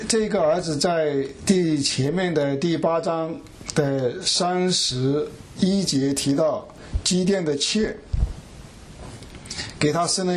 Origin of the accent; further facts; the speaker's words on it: China; 我们中国人有句话叫做善有善报，恶有恶报，不是不报，时候未到